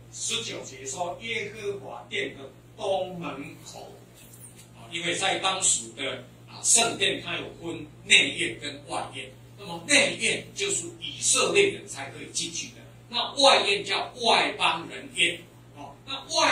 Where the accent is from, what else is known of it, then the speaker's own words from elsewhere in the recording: Taiwan; 我们台湾话有一句这么说啊